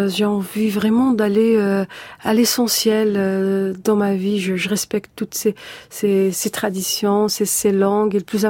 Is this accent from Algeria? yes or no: yes; Algeria; On a eu de faux problèmes d'identité, en fait, en Algérie. On est des Maghrébins et on nous a toujours voulu nous faire comprendre qu'on était arabes, alors que les Arabes, c'est ceux qui viennent d'Arabie.